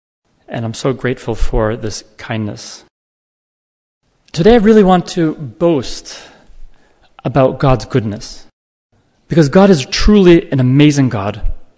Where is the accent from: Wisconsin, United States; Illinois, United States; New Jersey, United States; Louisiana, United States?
Illinois, United States; Downers Grove; Now, I grew up outside of Chicago. My mother was a Norwegian immigrant that came to America to marry my dad. My dad was Italian-American. They lived outside of Chicago in a small town called Downers Grove.